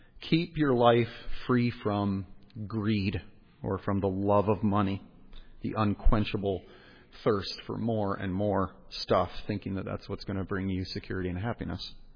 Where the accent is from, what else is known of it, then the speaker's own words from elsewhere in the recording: Philadelphia, Pennsylvania, United States; Do you get that joke? I'm from Philly. I like the word.